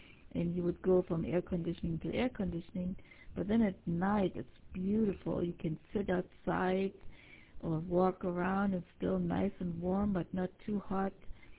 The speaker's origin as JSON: {"language": "English", "region": "Berlin", "country": "Germany", "accent": "Berlin dialect", "second_language": "English", "said": "I'm from Berlin, and actually the repeater they're linking in is located in West Berlin, from what I can tell. And so I hear a lot of my Berliner dialect over there"}